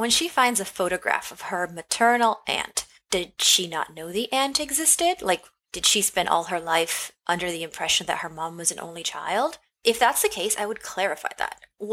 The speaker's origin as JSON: {"language": "English", "region": "London", "country": "United Kingdom", "said": "I am a Nigerian, English, Brazilian, Jewish, Polish, South Londoner"}